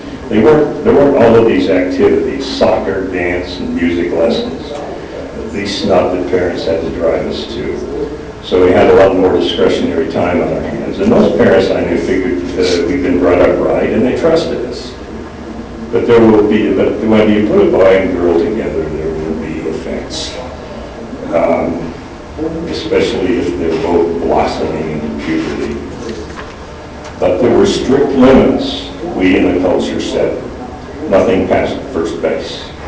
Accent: Kaysville, Utah, United States; I grew up in Caseville, and its primary economic engines were growing fruit, mom-and-pop businesses, and Mod Sanders Global Club potato chips. The primary cultural engine was the Mormon Church. Well over 90% of the town was LDS.

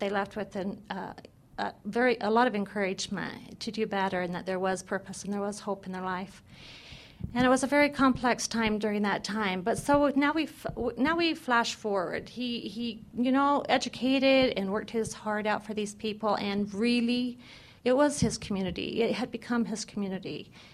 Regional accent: Colorado City, Arizona, United States; also born or lived in Hildale; I come from a fundamentalist perspective where I was raised in Colorado City, born in Hilldale and raised in Colorado City, and went through a lot of diverse and complex situations in that territory.

